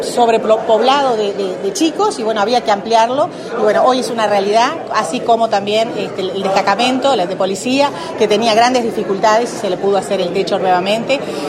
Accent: Artigas, Uruguay; estoy en mi tierra, digamos, acá en Artigas.

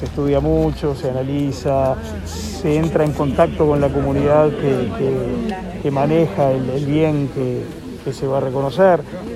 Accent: Uruguay; y eso es parte de que nos identifica como uruguayos.

